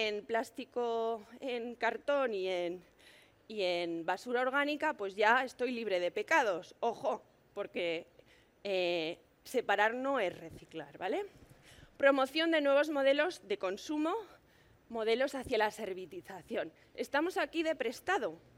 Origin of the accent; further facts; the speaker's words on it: Zaragoza, Aragon, Spain; Yo, como digo, vengo de Zaragoza.